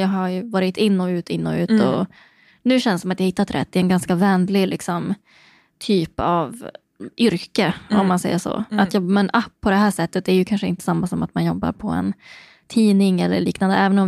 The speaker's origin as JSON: {"language": "Swedish", "region": "Norrland", "country": "Sweden", "said": "Alltså det, jag tror det är olika genom Norrland i sig. Men där jag är ifrån i alla fall."}